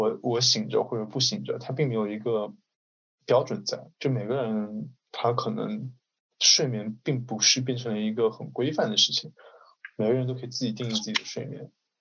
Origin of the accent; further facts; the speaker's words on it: Shanghai, China; 就哪怕我在上海长大